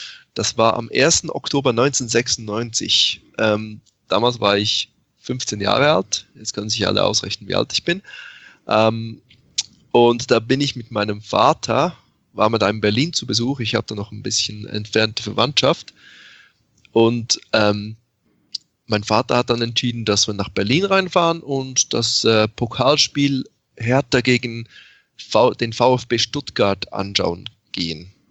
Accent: Switzerland; Ja, es ist so, dass ich tatsächlich in der Schweiz aufgewachsen bin. Und habe zwar schon im Ausland gelebt, aber nie in Deutschland oder geschweige denn Berlin.

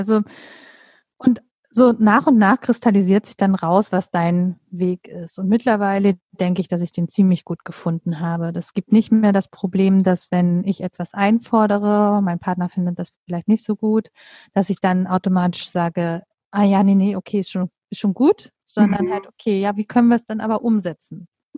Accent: Mecklenburg-Vorpommern, Germany; Und wir kommen beide aus Mecklenburg-Vorpommern.

